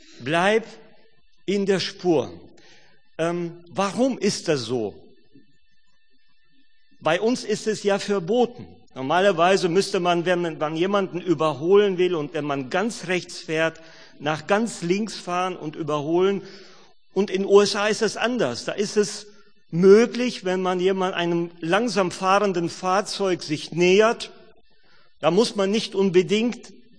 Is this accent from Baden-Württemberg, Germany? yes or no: no; North Rhine-Westphalia, Germany; ich komme aus der Baptistengemeinde in Herne. Ich bin sozusagen ein Grenzgänger, komme aus Westfalen.